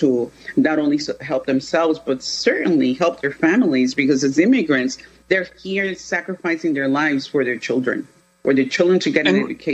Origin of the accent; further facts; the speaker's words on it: Venezuela; as an immigrant myself, I'm from Venezuela